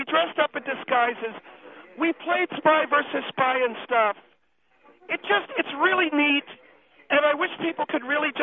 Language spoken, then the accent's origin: English; United States; I'm an American, and I would never do anything to hurt my country.